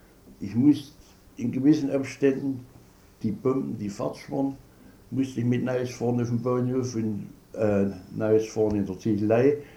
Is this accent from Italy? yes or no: yes; Italy; Ich war Italiener.